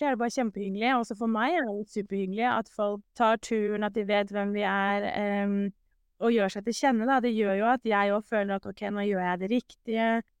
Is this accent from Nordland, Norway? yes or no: no; Oslo, Norway; Altså jeg er jo fra Oslo selv